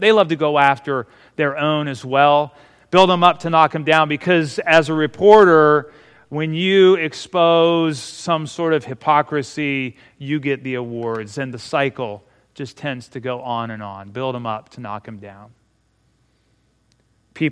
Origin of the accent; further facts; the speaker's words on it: Marysville, Ohio, United States; There's an old theater in my hometown of Marysville, Ohio